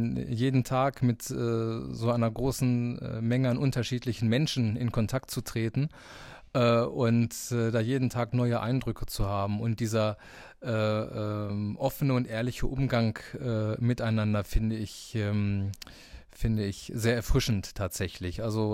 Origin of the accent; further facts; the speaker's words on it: Einbeck, Lower Saxony, Germany; Ich komme aus Einbeck, bin Sozialpädagoge und hier am Standort Dassel Werkstattleiter seit Anfang 2023.